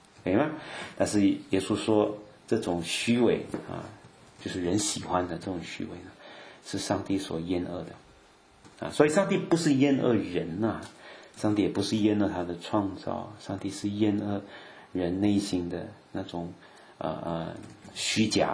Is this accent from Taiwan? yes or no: no; Malaysia; 就是我们在马来西亚小孩子玩那种黑白棋啊